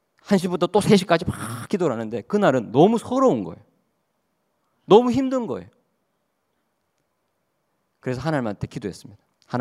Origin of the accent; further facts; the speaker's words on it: Daegu, South Korea; 제가 대구 출신이거든요.